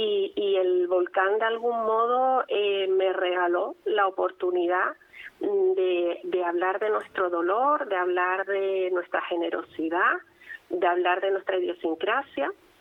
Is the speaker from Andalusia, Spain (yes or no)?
no; Canary Islands, Spain; que yo soy tinerfeña, pero siempre digo que La Palma es mi isla favorita